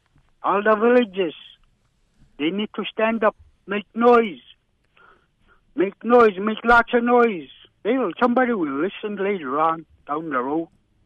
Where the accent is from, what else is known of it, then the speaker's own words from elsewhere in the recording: Alaska, United States; I love the world. I love Alaska. This is my hometown.